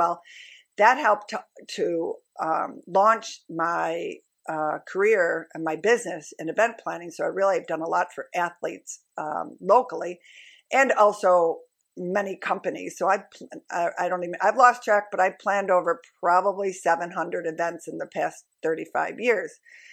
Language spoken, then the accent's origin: English; Buffalo, New York, United States; My backstory is I'm born and raised in Buffalo, New York, I was born and raised in a family that was very into health foods.